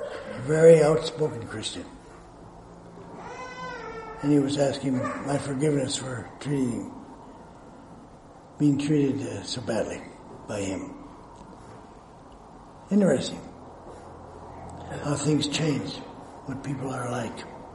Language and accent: English; Minnesota, United States; What's it like when you're a hometown boy and you go back there? I come from Minnesota, and I spoke at a Lutheran church in Benson, Minnesota, a while back